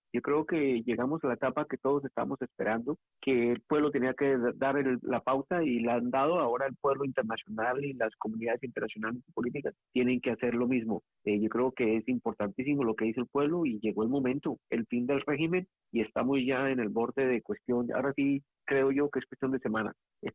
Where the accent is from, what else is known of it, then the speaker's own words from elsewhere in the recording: Colombia; Nosotros los colombianos hemos estado muy al tanto